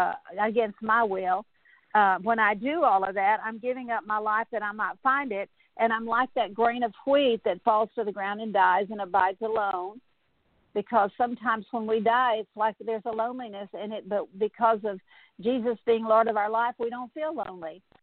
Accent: Texas, United States; You know, I grew up in South Texas, and I didn't, in where I grew up, there was mesquite trees and sparrows, and I never saw the beautiful birds that like I see in East Texas

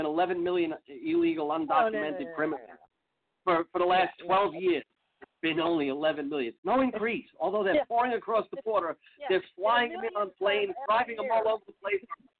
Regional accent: Long Island, New York, United States; And President Trump actually went out to my hometown, my home state, Long Island.

